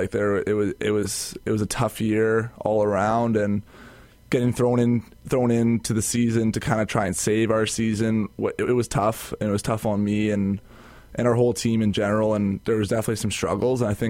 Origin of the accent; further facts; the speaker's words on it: Calgary, Alberta, Canada; I'm from Calgary, and he played on the Calgary Colts